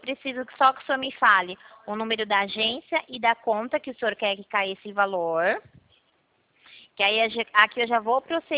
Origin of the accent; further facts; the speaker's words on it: Campinas, São Paulo, Brazil; Eu sou aqui de São Paulo, de Campinas.